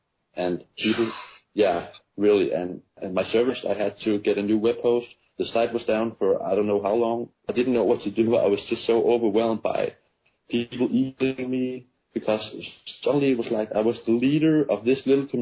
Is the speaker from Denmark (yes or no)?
yes; Denmark; I'm from Denmark, by the way. I'm from Denmark.